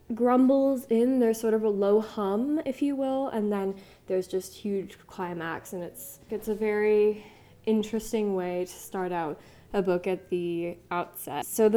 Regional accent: Arizona, United States; was a description of the heat in Arizona, and I'm from Arizona

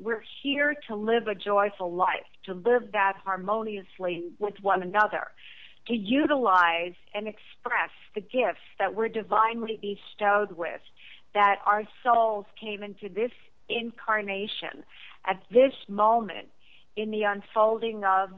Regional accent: Shrewsbury, New Jersey, United States; born there; town called Shrewsbury, New Jersey.

